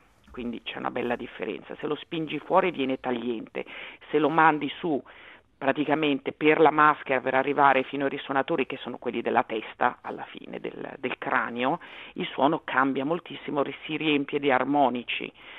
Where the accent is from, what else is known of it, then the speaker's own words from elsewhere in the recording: Milan, Lombardy, Italy; perché mi sono di Milano, quando mi sono di Milano schiaccio tutto